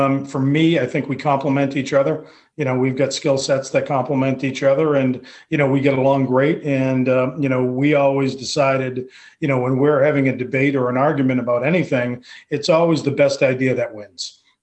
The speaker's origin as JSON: {"language": "English", "town": "Cape Cod", "region": "Massachusetts", "country": "United States", "tie": "born or raised there", "said": "Now, growing up on Cape Cod, I'd always heard about the story"}